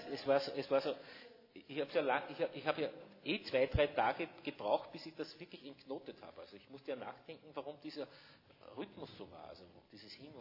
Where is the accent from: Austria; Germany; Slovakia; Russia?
Austria; Ja, und dann bin ich da gestanden, so, als Österreicher.